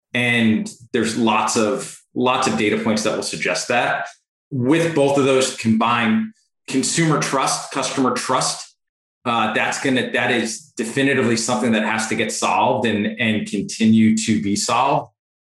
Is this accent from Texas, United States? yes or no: no; Port Chester, New York, United States; I grew up in Port Chester, New York. There's nothing better.